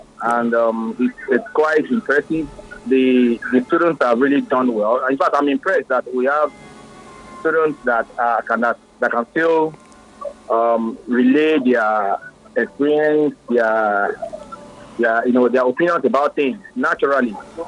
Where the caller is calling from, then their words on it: Lagos, Nigeria; I'm calling from Lagos. I am a parent.